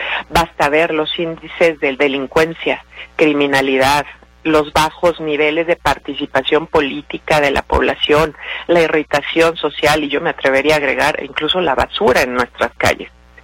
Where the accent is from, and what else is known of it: Mexico